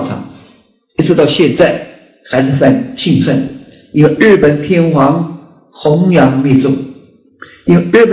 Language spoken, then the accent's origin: Chinese; China